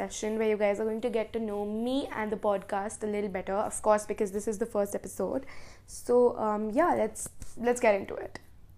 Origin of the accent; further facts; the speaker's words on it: India; So I'm 13 years old and I'm from India. I live in Jaipur.